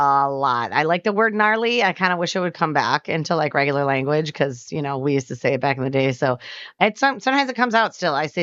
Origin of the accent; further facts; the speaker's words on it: Wisconsin, United States; I'm from Wisconsin, right? So like everything that has more cheese, I'm happier with.